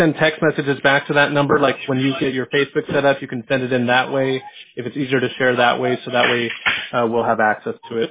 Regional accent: Los Angeles, California, United States; I'm from Los Angeles, so I support the Chargers through and through.

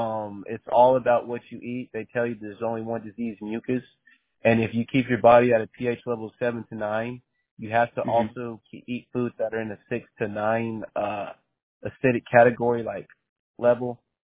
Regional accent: Colorado, United States; So this is a beautiful partnership because when I tell you I come from Colorado, I got work in Colorado.

